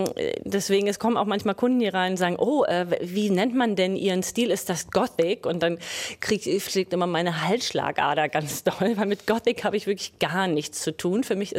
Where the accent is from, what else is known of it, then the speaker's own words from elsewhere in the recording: Berlin, Germany; Ich bin keine waschechte, ich bin eine echte Berlinerin.